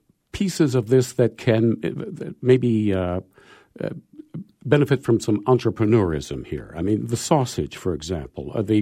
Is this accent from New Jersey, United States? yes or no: no; Minnesota, United States; now in North Dakota, United States; Well, I grew up in Minnesota before I moved to North Dakota, where there were a lot of Germans from Germany.